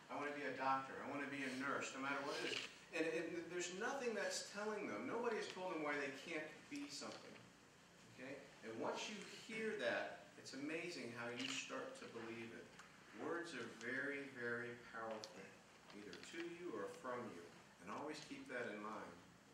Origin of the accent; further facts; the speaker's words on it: Jacksonville, Florida, United States; The day I turned 16, I grew up in Jacksonville, and there was a pizza place there called The Loop.